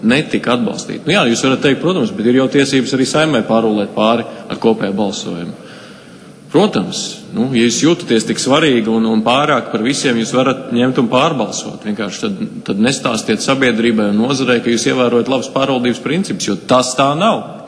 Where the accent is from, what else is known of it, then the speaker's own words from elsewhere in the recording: Liepāja, Kurzeme, Latvia; Un es kā liepājnieks vēl par Liepāju gribu pakomentēt.